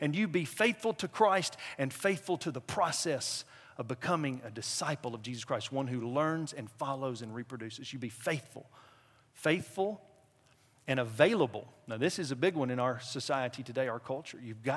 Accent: Crossville, Tennessee, United States; my hometown, Crossville, Tennessee, Cumberland Plateau.

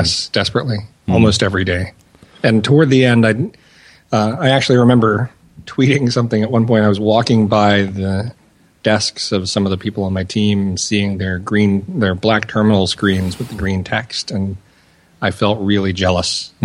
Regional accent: United States; now in Germany; As an American, you might just say six Wunderkinder

